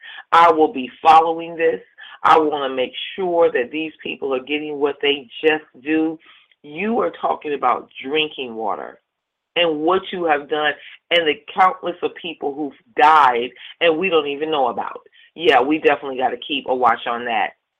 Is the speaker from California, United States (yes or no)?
yes; California, United States; California, which is an amazing state, my home state